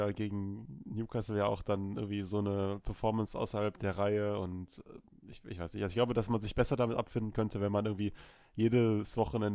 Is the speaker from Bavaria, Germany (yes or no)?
no; Cologne, North Rhine-Westphalia, Germany; born there; Ich bin ja gebürtiger Kölner und bin schon mit dem FC sozialisiert worden